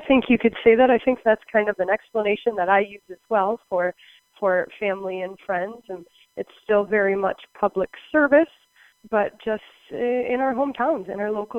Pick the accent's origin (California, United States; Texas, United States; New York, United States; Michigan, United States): Michigan, United States; Shelby; I'm from Shelby originally, born and raised, and continued on to Grand Valley State University and then joined the Peace Corps. In 2015, I served in Burkina Faso, West Africa for just over 2 years.